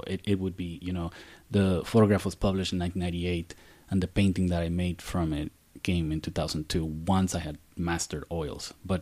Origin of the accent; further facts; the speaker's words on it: Baja California, Mexico; a story about me growing up in the Baja California desert, which was surreal from beginning to end.